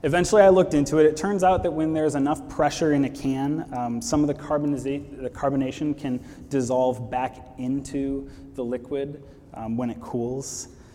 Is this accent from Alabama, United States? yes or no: no; Michigan, United States; I'm from Michigan. That's right. I got some fellow Michiganders here.